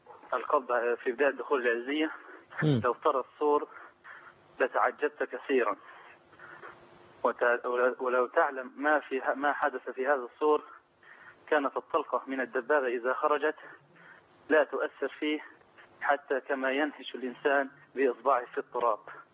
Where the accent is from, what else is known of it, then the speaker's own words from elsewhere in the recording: Egypt; now in Libya; أنا مصري ومقيم لي 10 سنوات